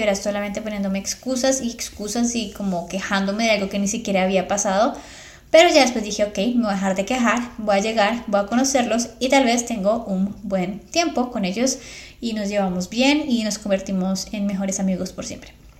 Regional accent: Colombia; now in United States; Y yo soy la mujer colombiana que vino y llegó a sus vidas.

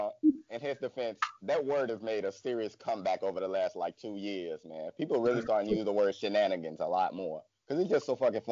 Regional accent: Chicago, Illinois, United States; I grew up, born and raised in Chicago.

